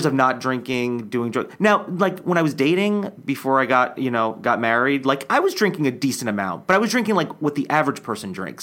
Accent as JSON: {"language": "English", "region": "New York", "country": "United States", "tie": "born or raised there", "also_born_or_lived": "New Jersey", "said": "New York. I was born in New Jersey, and then I grew up in New York."}